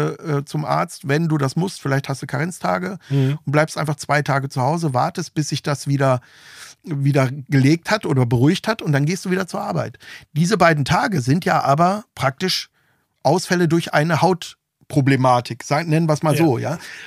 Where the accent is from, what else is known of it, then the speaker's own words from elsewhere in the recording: Detmold, North Rhine-Westphalia, Germany; Ich komme ja, wie gesagt, aus Ostwestfalen-Detmold, da die Ecke in der Nachbarstadt.